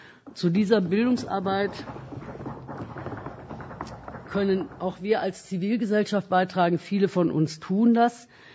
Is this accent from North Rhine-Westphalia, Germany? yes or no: yes; Cologne, North Rhine-Westphalia, Germany; Ich komme aus Köln.